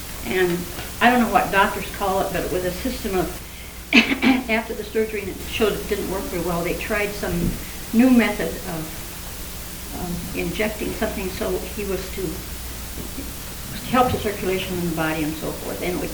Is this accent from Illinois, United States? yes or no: yes; Illinois, United States; I'm from Illinois also